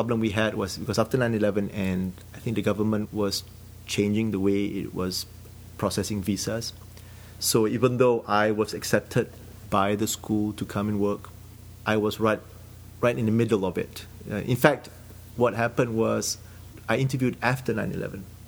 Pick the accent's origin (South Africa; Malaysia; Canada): Malaysia; now in Minnesota, United States; We are originally from Malaysia. Actually, we've been students, rather, in the US since the early 90s and decided to settle in Minnesota. We moved to Minnesota in 2002.